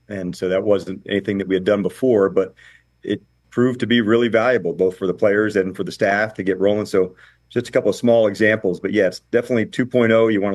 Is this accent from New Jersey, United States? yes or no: yes; New Jersey, United States; And so like for me growing up in New Jersey, the NFC East